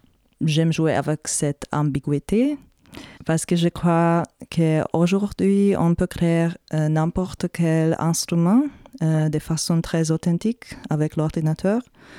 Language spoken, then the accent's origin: French; Serbia; French is a second language; now in Germany; je suis née en Serbie, mais j'ai grandi dans une famille hongroise. Et j'ai habité pour longtemps en Allemagne, mais maintenant je vis entre Berlin, Budapest et Paris.